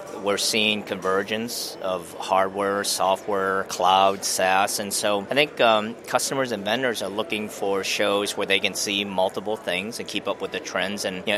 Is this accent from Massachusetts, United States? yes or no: yes; Boston, Massachusetts, United States; You know, growing up in Boston